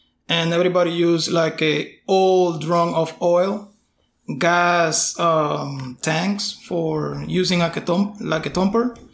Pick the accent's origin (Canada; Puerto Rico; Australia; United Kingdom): Puerto Rico; I am from Puerto Rico.